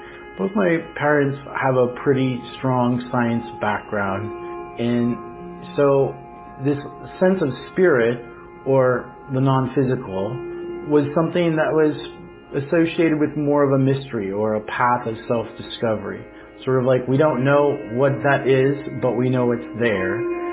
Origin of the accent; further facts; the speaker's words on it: Oregon, United States; also born or lived in Montana; I was born in Montana, but mostly grew up in Oregon. My parents divorced when I was 3 months old, so primarily I was raised by my mother along with my two older brothers.